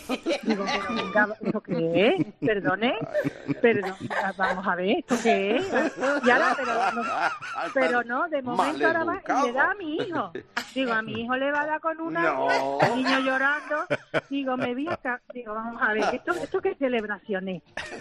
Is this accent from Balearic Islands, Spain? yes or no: no; Seville, Andalusia, Spain; also born or lived in Portugal; De Sevilla, soy de Sevilla.